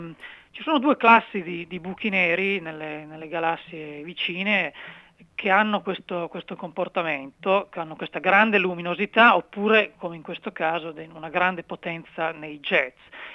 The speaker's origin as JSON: {"language": "Italian", "town": "Turin", "region": "Piedmont", "country": "Italy", "tie": "born or raised there", "lives_now": "Perth, Australia", "said": "Io sono nato e cresciuto a Torino."}